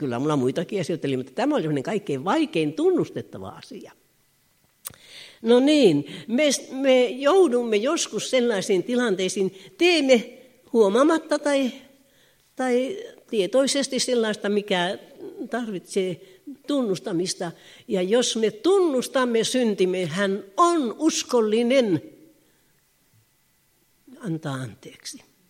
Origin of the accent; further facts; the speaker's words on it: Tervola, Lapland, Finland; Minä olin Leppävirralla, siellä tulin uskoon. Minä olin lähtöisin Tervolasta ja minun työpaikkani oli Kemissä siihen aikaan ollut aikaisemmin.